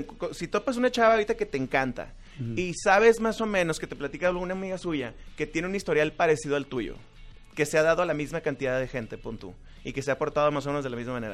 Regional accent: Mexicali, Baja California, Mexico; Con todo y que somos de Mexicali, llevamos 15 años viajando por el mundo

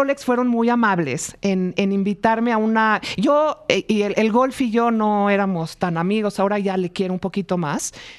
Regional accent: Mexico; Soy de México, le digo en francés, y amamos en México, Mónaco

